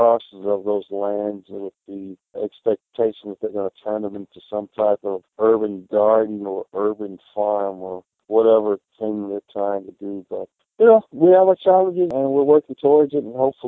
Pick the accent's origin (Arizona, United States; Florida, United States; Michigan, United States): Michigan, United States; Detroit; Born and raised, man.